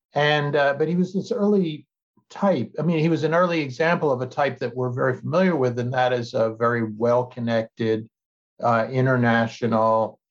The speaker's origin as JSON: {"language": "English", "country": "United States", "said": "I'm against it because I'm an American. I think it's very bad for America."}